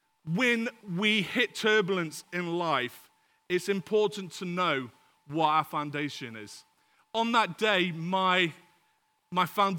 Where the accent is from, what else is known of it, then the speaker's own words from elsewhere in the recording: United Kingdom; Sometimes, as the British people, we love to grin and bear it and push through and try hard and just put on that brave smile.